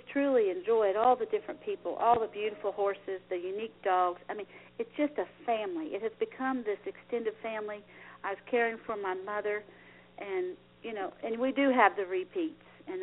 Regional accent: Ohio, United States; born there; My family was out of Sandy Hook, Kentucky, and I was born in Ohio, but right here on the river.

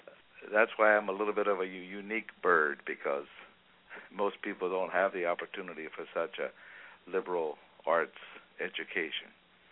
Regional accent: Texas, United States; Well, I'm a Texan. I grew up here in Texas, and I'm rather one of a dying breed.

